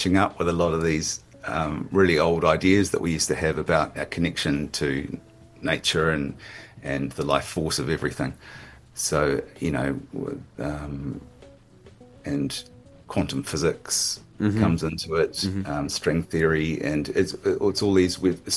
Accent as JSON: {"language": "English", "town": "Christchurch", "region": "Canterbury", "country": "New Zealand", "tie": "born there", "said": "I was born in Christchurch, so I'm back there quite frequently for family."}